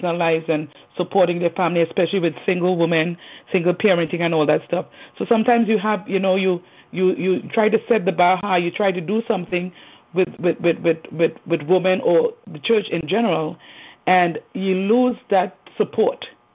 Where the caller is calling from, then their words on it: West Hempstead, New York, United States; I'm calling from Long Island.